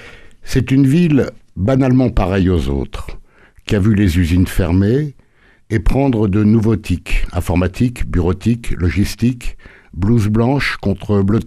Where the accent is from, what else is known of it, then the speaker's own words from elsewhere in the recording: Marseille, Provence-Alpes-Côte d'Azur, France; moi-même je suis né à Marseille, donc j'ai vécu dans l'ambiance du port.